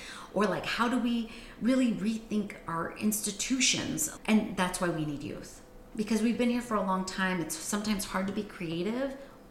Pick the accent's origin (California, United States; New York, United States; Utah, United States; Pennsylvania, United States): California, United States; Fairfield; also born or lived in Berkeley; So for me, I grew up in Solano County. I went to school K through 12th grade here in Fairfield. I moved out for school. I was living in Berkeley, Oakland area for many years.